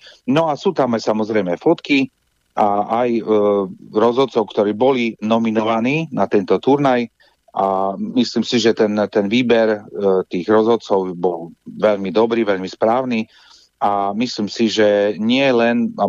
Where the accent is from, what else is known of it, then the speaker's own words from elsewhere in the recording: Prešov, Prešov Region, Slovakia; v rámci východného Slovenska, lebo ja som z Prešova konkrétne